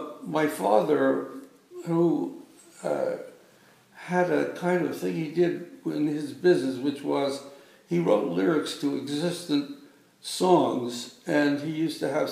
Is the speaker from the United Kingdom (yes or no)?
no; Brooklyn, New York, United States; also born or lived in Rochester; Well, I grew up in Brooklyn until I was about, in New York